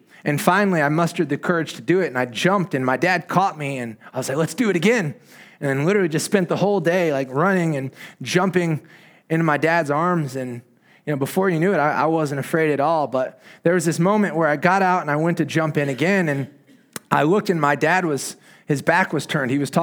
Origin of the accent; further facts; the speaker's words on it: Indiana, United States; I grew up in the Midwest in Indiana, where it's very cold, rainy, and gray. We were very far from the sea.